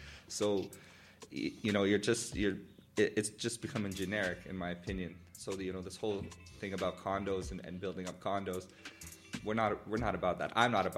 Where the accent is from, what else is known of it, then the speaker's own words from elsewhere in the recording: Montreal, Quebec, Canada; So growing up in Côte des Neiges was great